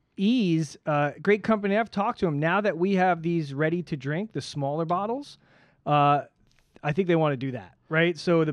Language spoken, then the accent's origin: English; New York, United States; moved away; I am from Long Island. I've been out here a long time, probably about 15, 17 years. I actually came out for a girl, which was great.